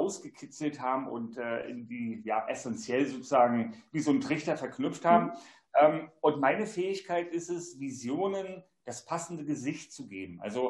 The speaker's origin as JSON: {"language": "German", "town": "Rostock", "region": "Mecklenburg-Vorpommern", "country": "Germany", "tie": "born or raised there", "said": "ich bin ja auch ein Klippenkotzer, wie man immer so schön sagt. Ich bin in Rostock aufgewachsen."}